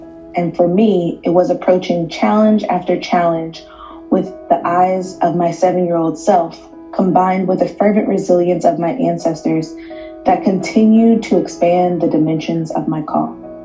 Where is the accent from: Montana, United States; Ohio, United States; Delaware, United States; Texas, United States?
Texas, United States; Houston; I grew up in Houston, Texas, a child in church, exploring the Word of God and faith as part of stories in Sunday school